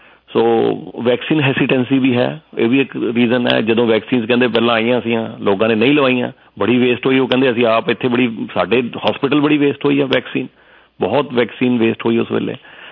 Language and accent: Punjabi; Jalandhar, Punjab, India; ਕਿਉਂਕਿ ਤੁਹਾਨੂੰ ਪਤਾ ਮੈਂ ਜਲੰਧਰ ਤੋਂ ਹਾਂ